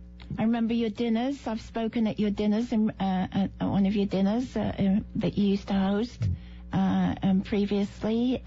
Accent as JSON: {"language": "English", "region": "England", "country": "United Kingdom", "tie": "born or raised there", "said": "I was born and raised in England, okay, and educated in England."}